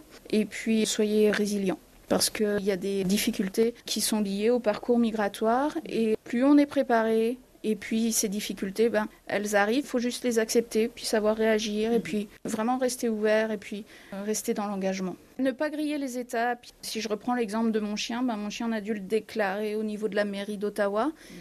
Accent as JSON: {"language": "French", "country": "France", "moved": "yes", "lives_now": "Canada", "said": "Je suis française, mais moi j'ai travaillé beaucoup à Luxembourg dans le domaine de la finance. Donc quand je suis arrivée au Canada"}